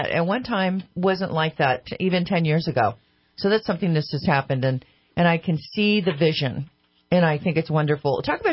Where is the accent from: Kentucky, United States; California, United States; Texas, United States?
California, United States; Sacramento; I saw this happen in Sacramento. I grew up in Sacramento